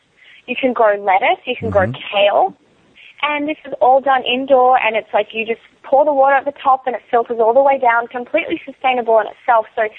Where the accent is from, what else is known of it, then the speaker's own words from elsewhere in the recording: Australia; I grew up in the outback